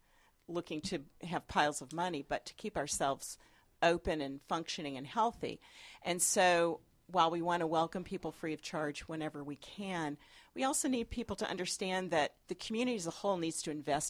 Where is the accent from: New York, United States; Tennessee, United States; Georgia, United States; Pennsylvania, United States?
Tennessee, United States; Memphis; I grew up in Memphis, Tennessee, and they didn't have a children's – there was a children's museum.